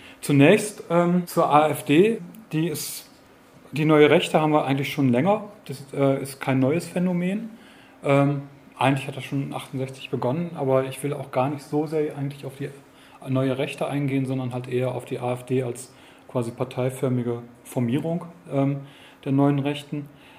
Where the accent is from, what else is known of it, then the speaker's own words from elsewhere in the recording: Münster, North Rhine-Westphalia, Germany; ich bin Soziologe, ich komme aus Münster